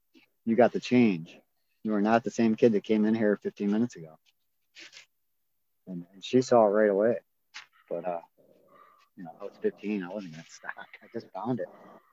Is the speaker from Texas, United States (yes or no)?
no; Avon Lake, Ohio, United States; Avon Lake, my hometown.